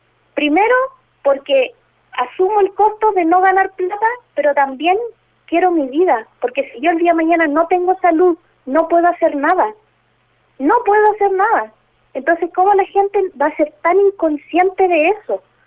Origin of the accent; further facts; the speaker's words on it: Chile; uno mismo como chileno, dejemos de ser el típico chileno que se anda pasando de listo